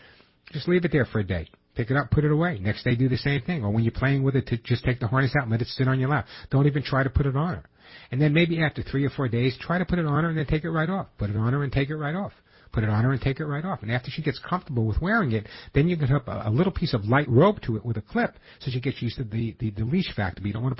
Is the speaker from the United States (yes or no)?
yes; New York, United States; You know, growing up in New York, the ego New Yorkers have. There's no other state but New York.